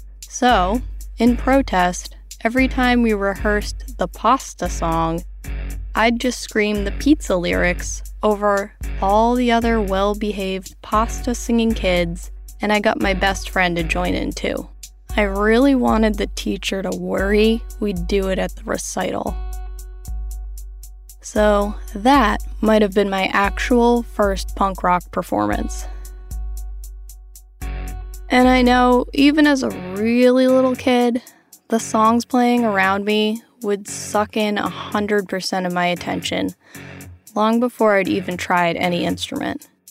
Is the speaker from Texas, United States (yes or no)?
no; Kankakee, Illinois, United States; now in Alabama, United States; I currently reside in northwestern Alabama, and I was born outside of Chicago in a small town called Kankakee, Illinois.